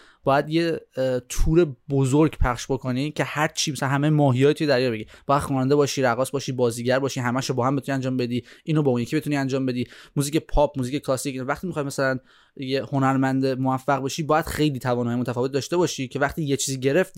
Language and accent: Persian; Iran; now in Australia; میگم خب من از ایران بودم اومدم، ولی از ایران رفتم، ولی انگلیسی و آمریکایی یاد گرفتم، الان لحجه استرالیایی قاطی شده.